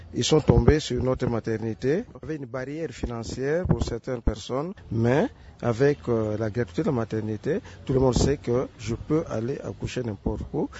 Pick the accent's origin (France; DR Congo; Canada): DR Congo; Donc l'âge moyen est aux environs de 15 ans chez nous au Congo.